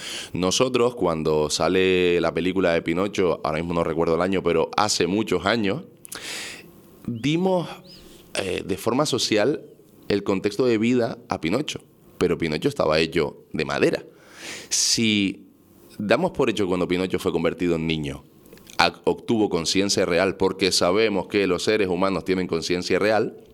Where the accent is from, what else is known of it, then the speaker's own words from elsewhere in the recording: Canary Islands, Spain; soy un chico canario, tinerfeño, empresario de 31 años.